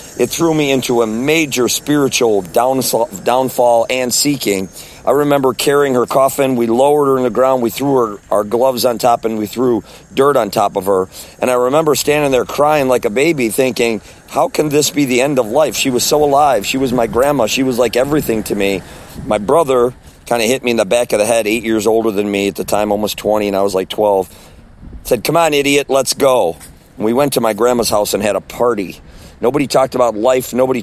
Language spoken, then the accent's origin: English; Midwest, United States; So I grew up in the Midwest in a lower middle class family.